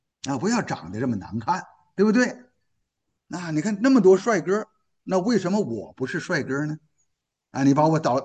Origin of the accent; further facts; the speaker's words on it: Tangshan, Hebei, China; 我们唐山人叫唐缸啊